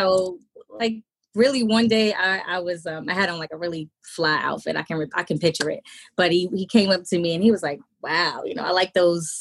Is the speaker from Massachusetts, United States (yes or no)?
no; Jamaica, Queens, New York, United States; So in Jamaica, Queens, we're both from Jamaica, Queens. So we went to John Adams High School, which is on Rockaway Boulevard.